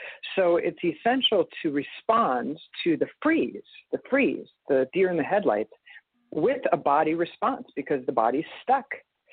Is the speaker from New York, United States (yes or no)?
yes; Long Island, New York, United States; I grew up in Long Island and grew up on the water.